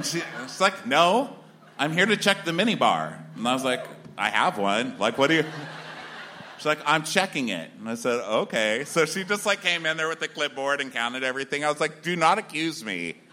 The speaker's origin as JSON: {"language": "English", "region": "Texas", "country": "United States", "said": "Because I'm from Texas. We don't fuck around, but it's in such like a fake way."}